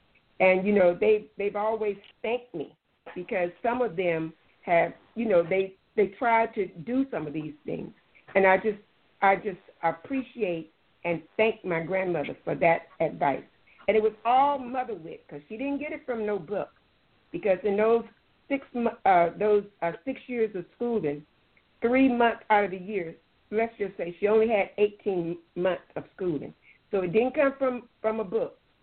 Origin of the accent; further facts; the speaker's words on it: Elsville, Alabama, United States; born there; now in San Jose, United States; I live in San Jose, California. I was born in Elsville, Alabama.